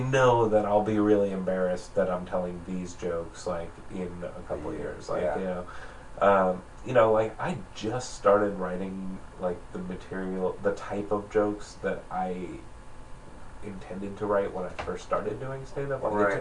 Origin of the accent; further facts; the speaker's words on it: New York, United States; I had a joke where I mentioned that I'm originally from New York.